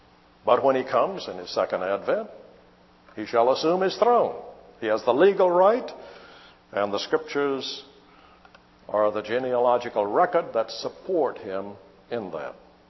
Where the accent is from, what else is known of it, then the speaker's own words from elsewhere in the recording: United States; But I'll tell you, as an American, I'm very glad that we are not opposed to the nation Israel.